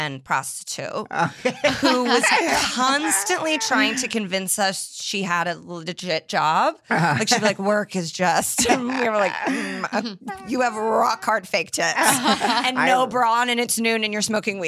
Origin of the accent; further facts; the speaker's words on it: Indianapolis, Indiana, United States; I grew up in Indianapolis, Indiana.